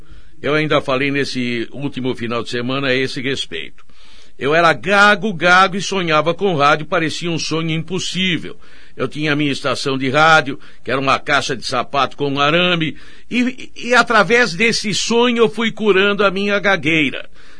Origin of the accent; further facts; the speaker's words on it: São Paulo, Brazil; Eu nasci na Mooca, nasci na Rua Ípia. Nasci nos idos de 1940, quando a Mooca, o Brás, a Mooca, eram ainda os bairros mais italianos